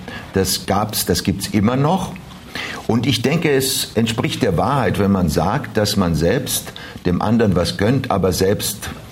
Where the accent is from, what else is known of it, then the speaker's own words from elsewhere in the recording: Freilassing, Bavaria, Germany; Als Freilassinger Dschusch, wie der Österreicher sagen würde.